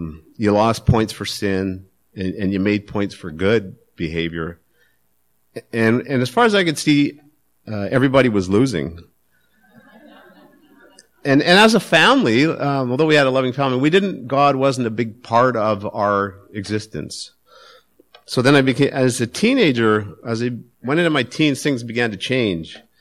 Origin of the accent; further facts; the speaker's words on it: Port Alberni, British Columbia, Canada; I was born in Alberni and raised in a Catholic family with a brother and two sisters.